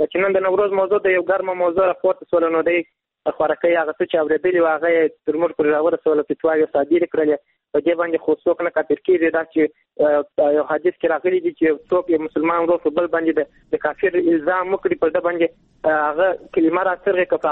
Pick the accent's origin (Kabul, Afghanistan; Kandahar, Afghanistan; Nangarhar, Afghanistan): Kandahar, Afghanistan; له کندهار ولایت څخه یو تن محصل یم.